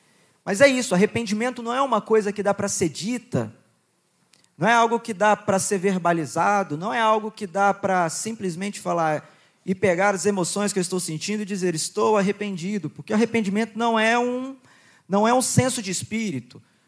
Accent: Goiás, Brazil; eu fui uma criança que cresci lá em Goiás, subindo nos pés de goiaba, caindo e subindo de novo.

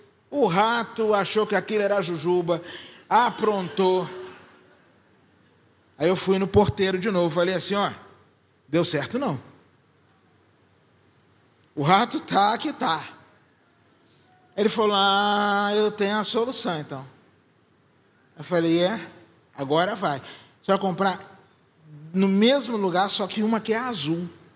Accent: Rio de Janeiro, Brazil; Aí, eu, suburbano que sou, da Penha, esculachei.

